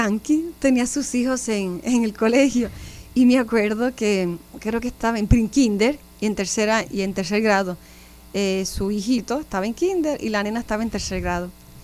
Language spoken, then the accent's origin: Spanish; Orocovis, Puerto Rico; me envían a Puerto Rico, a mi tierra, a Orocovis. Ahí estuve 8 meses